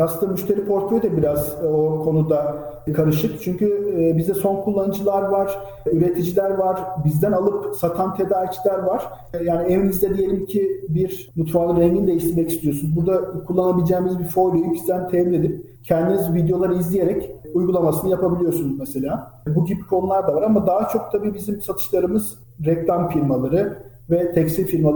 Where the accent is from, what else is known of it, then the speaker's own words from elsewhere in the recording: Ankara, Turkey; born there; Ben 1985 Ankara doğumluyum.